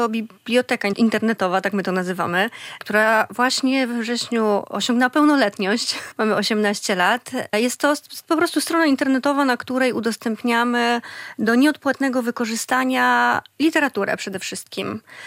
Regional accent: Zambrów, Podlaskie Voivodeship, Poland; Ja pochodzę z Zambrowa, czyli całkiem niedaleko Białegostoku i z przyjemnością tutaj wracam.

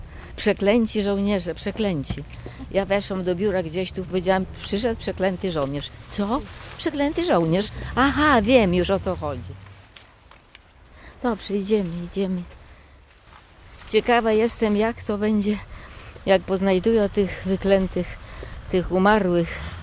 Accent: Gołasze Górki, Podlaskie Voivodeship, Poland; Wysoko Mazowieckie. Gołasze Górki to jest taka wioska, była bardzo taka kulturalna, nie taka byle jaka. Tam było dużo wykształconych ludzi i także ja w takim miejscu urodziłam się. No. I szkołę tam kończyłam, podstawówkę.

